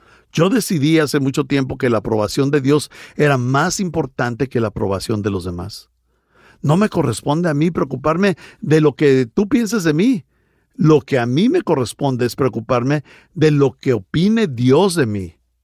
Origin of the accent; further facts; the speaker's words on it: California, United States; bueno, yo soy un californiano, pero fui al seminario en el estado de Texas.